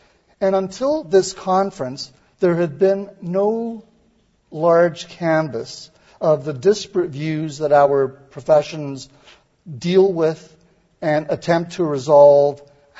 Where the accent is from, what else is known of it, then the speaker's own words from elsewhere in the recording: Canada; As a Canadian member of AFCC and its executive